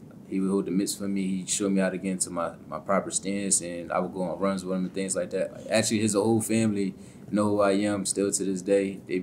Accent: Canada; It seemed regular growing up in Canada

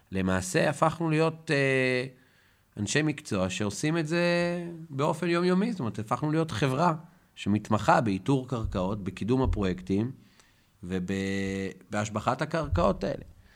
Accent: Jerusalem, Jerusalem District, Israel; אני התחלתי בתור מתווך דירות בירושלים, אני ירושלמי.

